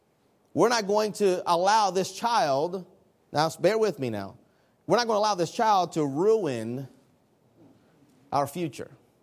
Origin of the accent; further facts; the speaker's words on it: Baltimore, Maryland, United States; I grew up in Baltimore City. I spent the majority of my life in the city, and I tried to kind of run from the city.